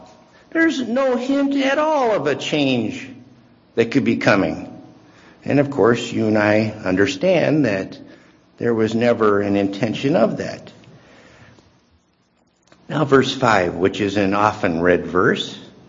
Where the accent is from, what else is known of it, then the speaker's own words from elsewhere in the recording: Pasadena, California, United States; I grew up in Pasadena and worked in Pasadena as a young adult.